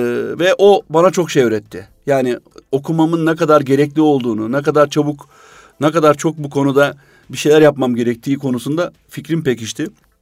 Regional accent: İzmit, Kocaeli, Turkey; Biz 5 kardeş olarak büyüdük. Tabii o Allah'a şükür hamdolsun çok güzel bir ortamda İzmit'te büyüdük. Ama tabii bir memur ailesinin, bir memur çocuğunun yaşadığı genel ekonomik koşullar ve kurallar altında büyüdük.

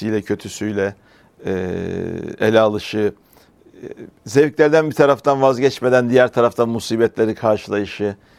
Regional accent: Merzifon, Amasya, Turkey; also born or lived in Vezirköprü; now in Istanbul, Turkey; Merzifon'da büyüdük. Sonrasında üniversite İstanbul'a geldik, kaldık.

